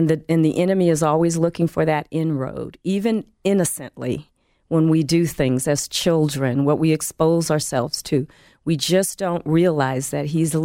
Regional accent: San Francisco, California, United States; also born or lived in San Bernardino; Well, yes, I'm from California. I was born in Southern California in San Bernardino at Norton Air Force Base, so I am an Army brat. And my teenage years were in San Francisco in the Bay Area.

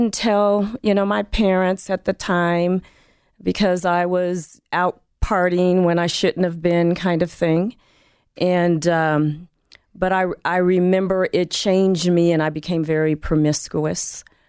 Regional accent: San Francisco, California, United States; also born or lived in San Bernardino; Well, yes, I'm from California. I was born in Southern California in San Bernardino at Norton Air Force Base, so I am an Army brat. And my teenage years were in San Francisco in the Bay Area.

